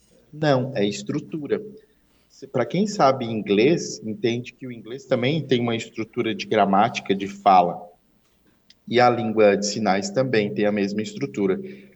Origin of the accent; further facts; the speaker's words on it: Criciúma, Santa Catarina, Brazil; now in Sombrio, Brazil; que eu moro em Sombrio hoje, né? Uhum. Sou natural de Criciúma.